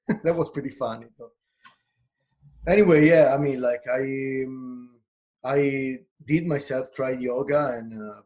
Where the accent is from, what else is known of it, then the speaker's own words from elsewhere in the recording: Italy; now in Canada; I'm streaming from Canada, although I'm not Canadian. I'm from Italy. I happen to work here in Canada.